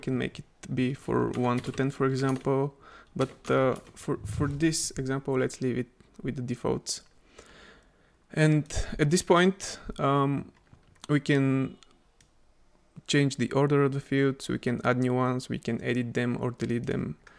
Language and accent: English; Bulgaria; I'm from Bulgaria